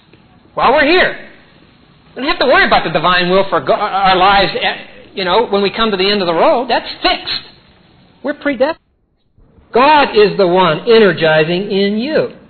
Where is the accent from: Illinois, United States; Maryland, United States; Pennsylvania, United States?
Pennsylvania, United States; East Pittsburgh; If that would have been in my hometown of East Pittsburgh